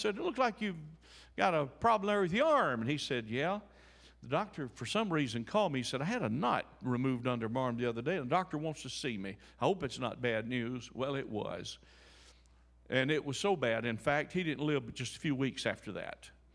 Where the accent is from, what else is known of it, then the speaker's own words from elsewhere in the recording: Mississippi, United States; not far from where I grew up in Mississippi, over in Macomb, Mississippi.